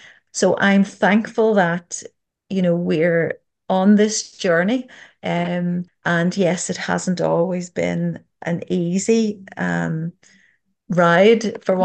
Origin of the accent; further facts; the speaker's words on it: Dublin, Leinster, Ireland; now in Northern Ireland; I'm originally from Dublin, and then moving up the north, my family still live in Dublin.